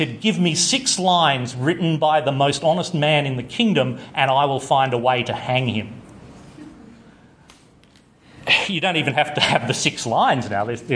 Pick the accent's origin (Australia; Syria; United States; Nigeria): Australia; Adelaide, South Australia; Bear in mind that I'm from Adelaide originally.